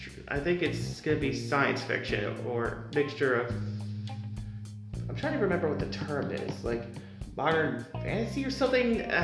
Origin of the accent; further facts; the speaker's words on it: Covington, Kentucky, United States; I'm from Latonia, Covington, so I'm new to Westside.